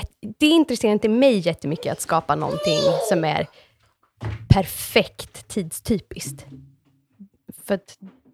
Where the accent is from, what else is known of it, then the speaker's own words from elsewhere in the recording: Sweden; now in Los Angeles, United States; för att som skandinav får man ganska mycket gratis bara av att säga att men jag är inredningsarkitekt från Sverige.